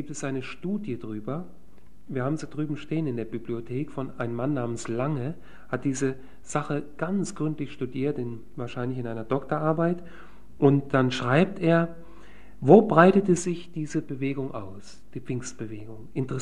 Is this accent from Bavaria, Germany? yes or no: no; Kassel, Hesse, Germany; nach Kassel, meine Heimat, mir ist das gut vertraut.